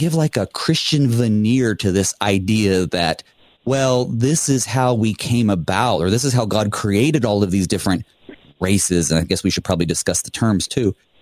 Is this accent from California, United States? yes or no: no; North Carolina, United States; Now, I grew up in the South, also in Western North Carolina.